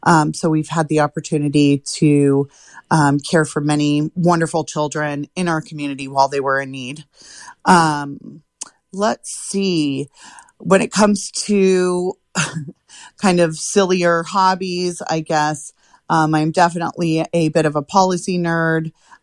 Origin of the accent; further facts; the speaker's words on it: Paradise, California, United States; also born or lived in Chico; So I am a lifelong Butte County resident. I was born in Chico, raised on the Ridge in Paradise, and then moved back down to Chico as a young adult. And I've been here since.